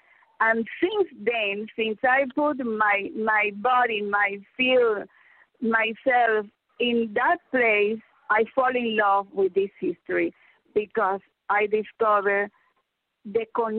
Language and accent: English; Havana, Cuba; born there; English is a second language; I was born in Havana in 1953.